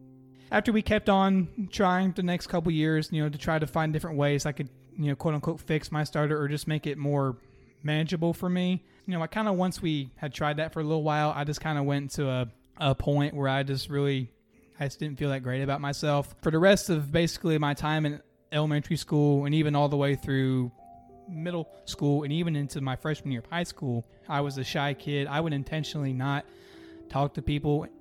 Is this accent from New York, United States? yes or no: no; Charlotte, North Carolina, United States; born there; I was born on January 21st, 2002 in Charlotte, North Carolina.